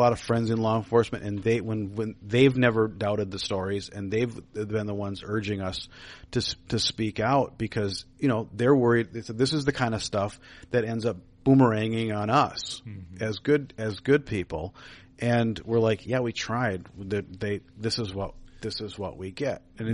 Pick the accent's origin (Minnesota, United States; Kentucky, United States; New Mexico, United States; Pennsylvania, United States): Minnesota, United States; Golden Valley; So I grew up in Golden Valley.